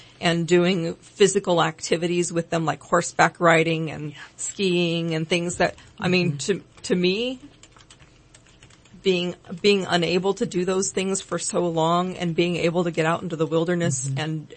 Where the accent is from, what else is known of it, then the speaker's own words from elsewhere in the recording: California, United States; I came back to California. This is my home state to be near my family.